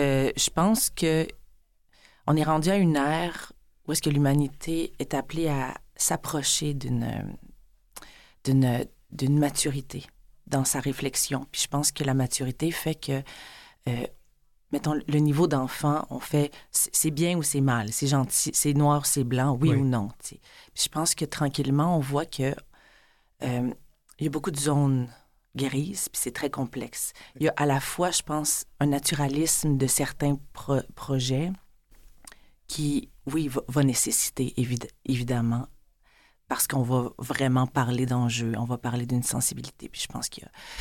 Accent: China; des fois, là, je suis chinoise, mais là, j'ai joué récemment une japonaise.

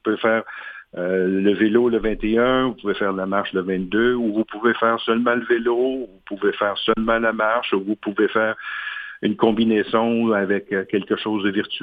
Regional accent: Quebec City, Quebec, Canada; Je suis de Québec, alors on va partir vers 6h le matin pour s'en aller pour la ligne de départ.

